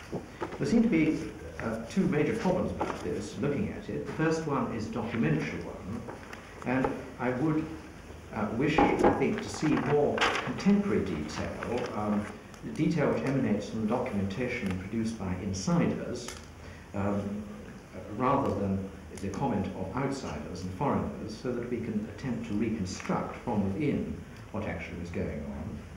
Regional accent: England, United Kingdom; all of this very much from the position of a non-continental historian, as I'm an English local historian, with a bias towards looking at pre-Reformation and pre-Renaissance England.

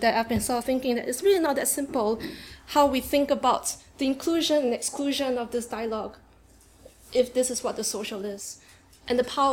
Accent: Singapore; also born or lived in Cambridge / Sweden / Hong Kong / London; now in York, United Kingdom; Cambridge, I was in Sweden. And before Sweden, I was in Hong Kong. Before Hong Kong, I was in London. And before London, I was in Singapore, where I originally came from. My point is, I've moved a lot through my life

